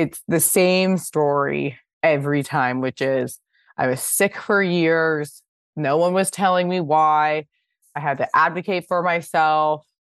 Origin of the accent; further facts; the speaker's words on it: Pasadena, California, United States; I grew up in Pasadena.